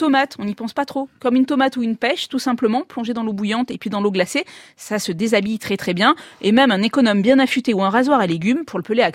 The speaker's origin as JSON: {"language": "French", "region": "Provence-Alpes-Côte d'Azur", "country": "France", "said": "Moi, je peux enfin le dire, je suis provençale et je n'aime pas le melon."}